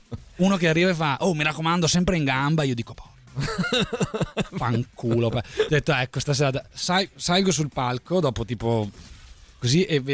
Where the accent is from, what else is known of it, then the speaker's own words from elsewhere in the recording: Albania; now in Rome, Italy; ho cominciato a dire che sono albanese